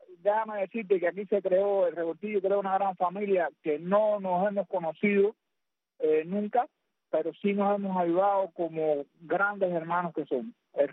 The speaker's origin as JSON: {"language": "Spanish", "country": "Cuba", "said": "Tú sabes cómo somos los cubanos."}